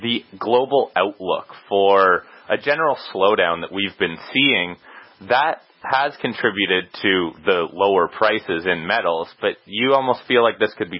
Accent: Vancouver, British Columbia, Canada; as a Canadian and living in Vancouver

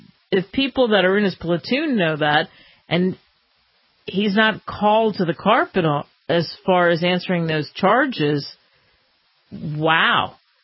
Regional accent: Cherry Hill, New Jersey, United States; not too far from where I grew up in Cherry Hill.

